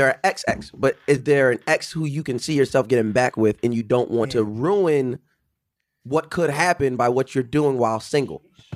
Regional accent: Long Island, New York, United States; I'm from Long Island, just nigga.

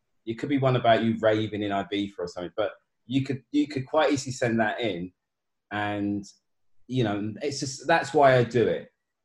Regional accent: Hackney, London, United Kingdom; We didn't have a lot. We grew up in Hackney.

